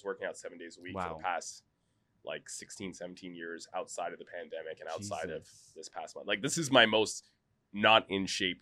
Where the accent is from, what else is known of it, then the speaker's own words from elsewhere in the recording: Canada; I lost a lot of muscle during the pandemic because I'm from Canada and our pandemic lasted longer than it should.